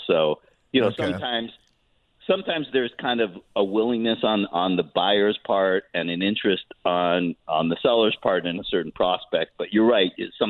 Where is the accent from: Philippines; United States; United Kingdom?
Philippines; You know, I grew up in the Philippines.